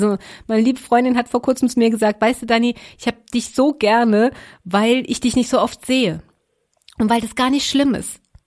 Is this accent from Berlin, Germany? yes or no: no; Rhineland-Palatinate, Germany; Da sind Leute aus der Pfalz, aus meiner Heimat